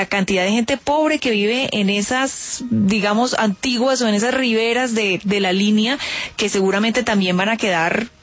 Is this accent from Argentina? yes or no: no; El Tambo, Cauca, Colombia; Usted sabe que yo crecí en el Tambo Cauca, y sí, eso es bastantes años.